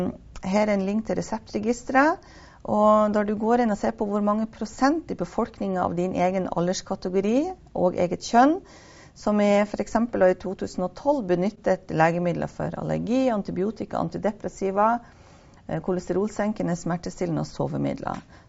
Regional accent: Northern Norway, Norway; For Nord-Norge, der jeg kommer fra, er det da lavere bruk enn landsgjennomsnittet.

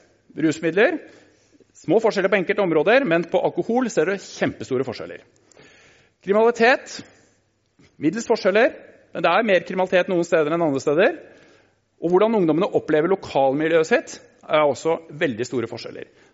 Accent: Oslo, Norway; Nei, fordi jeg vokste opp på Nordstrand, og når jeg var 20 år så skulle jeg aldri flytte tilbake på Nordstrand. Når jeg var 35 år så bodde jeg på Nordstrand.

